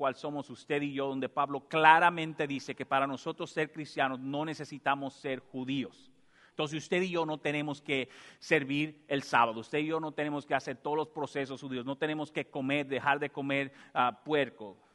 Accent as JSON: {"language": "Spanish", "town": "Santo Domingo", "region": "Distrito Nacional", "country": "Dominican Republic", "tie": "born or raised there", "moved": "yes", "lives_now": "United States", "said": "en mi país, yo vivía en el centro de la ciudad, en Santo Domingo. Y donde nosotros vivíamos era el centro de Santo Domingo, estaban las oficinas del gobierno, todo eso. Había mucho transporte, motores, automóviles. Y yo me acostumbré toda la vida al ruido. Cuando yo me mudo a los Estados Unidos"}